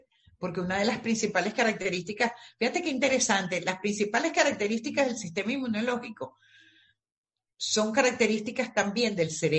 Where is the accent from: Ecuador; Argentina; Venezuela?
Venezuela; moved away; A mí me tocó migrar. Bueno, tú sabes lo que es salir de tu país. Yo salí de Venezuela con 4 maletas.